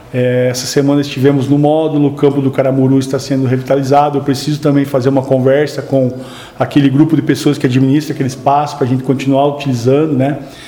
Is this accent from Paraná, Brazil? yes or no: yes; Francisco Beltrão, Paraná, Brazil; Posteriormente retornei a Francisco Beltrão, que é a minha cidade natal.